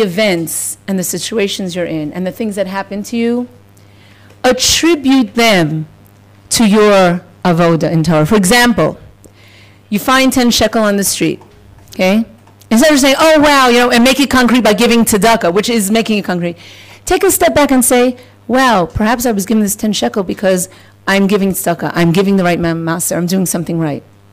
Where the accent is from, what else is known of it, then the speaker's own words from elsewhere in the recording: New York, United States; So now I'm a New Yorker, formerly.